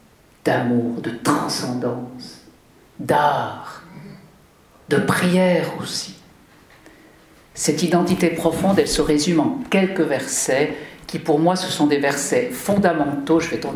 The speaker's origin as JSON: {"language": "French", "region": "Valais", "country": "Switzerland", "said": "petit Rhône chez nous en Valais, qui est tout petit, un endroit très beau"}